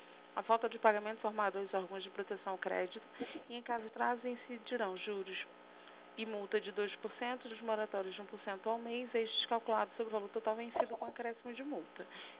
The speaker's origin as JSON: {"language": "Portuguese", "town": "Campo Grande", "region": "Mato Grosso do Sul", "country": "Brazil", "said": "sou de Campo Grande"}